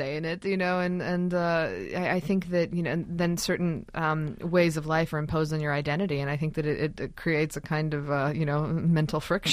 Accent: United Kingdom; accent: British; I grew up speaking like the Queen's English with a proper British accent.

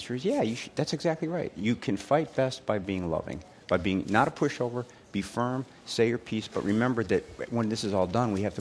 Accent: Chicago, Illinois, United States; Yeah, I grew up in Chicago, and I guess it's vaguely working class environment.

